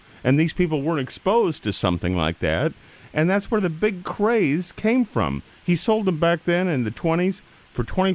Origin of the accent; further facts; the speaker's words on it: Stilwell, Kansas, United States; So where was the Stillwell Smokehouse? Because I grew up out there.